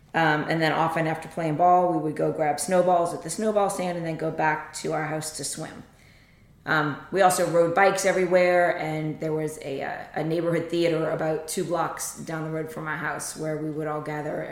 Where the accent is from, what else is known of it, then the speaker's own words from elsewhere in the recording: New Orleans, Louisiana, United States; I grew up in New Orleans, Louisiana. I am the third of a family of six kids. We lived in an older neighborhood in New Orleans called Lakeview.